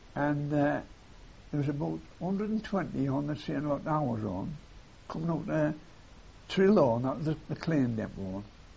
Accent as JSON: {"language": "English", "town": "Barnsley", "region": "Yorkshire and the Humber", "country": "United Kingdom", "said": "So I come from Barnsley"}